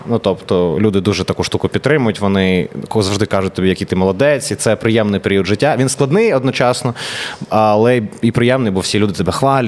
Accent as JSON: {"language": "Ukrainian", "town": "Odesa", "region": "Odesa Oblast", "country": "Ukraine", "second_language": "Ukrainian", "said": "я прям не знав українську мову, бо в мене не було її в житті. Я з Одеси, з півдня, і якось так сталося, що я майже її ніде не чув."}